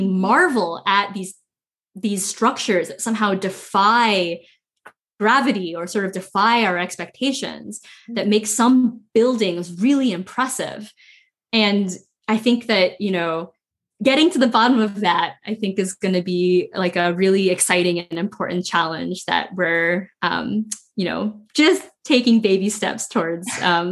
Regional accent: Phoenix, Arizona, United States; this describes my hometown in Phoenix, Arizona

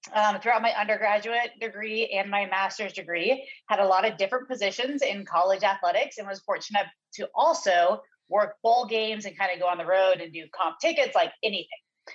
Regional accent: Seattle, Washington, United States; I grew up in Seattle, Washington.

